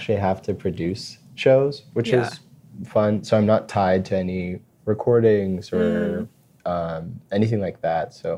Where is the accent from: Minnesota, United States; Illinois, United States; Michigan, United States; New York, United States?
New York, United States; Brooklyn; I'm from South Brooklyn. So not the cool part. I'm from like Bensonhurst.